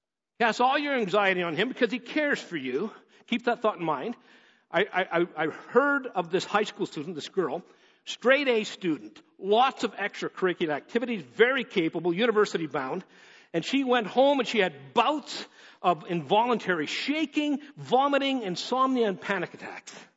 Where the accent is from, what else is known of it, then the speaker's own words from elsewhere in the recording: Edmonton, Alberta, Canada; When I grew up a kid in Edmonton.